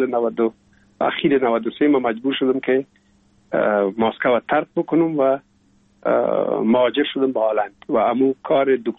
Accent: Kabul, Afghanistan; also born or lived in Pul-e Khumri; بعد از او جاب کار بابیم حساب در کابل میکرد و انتقال کرد به اینجا. ما هم همراه مادرم با بابیم یا پدرم آمدیم به کابل و دیگه باز این کابل تقریبا دائمی همیشه باشنده شدیم.

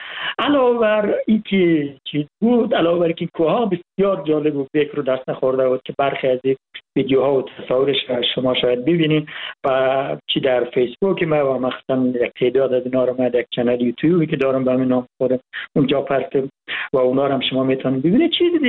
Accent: Hazarajat, Afghanistan; من از هزارجات هستم

